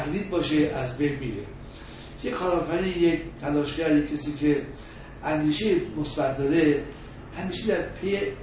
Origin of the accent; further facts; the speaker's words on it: Tehran, Tehran Province, Iran; من بچه تهران هستم